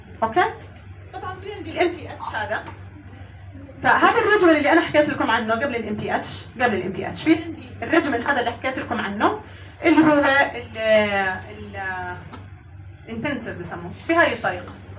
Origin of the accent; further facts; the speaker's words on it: Jordan; انا مش متاكده انه موجود عندنا في الاردن لسه ما بعرف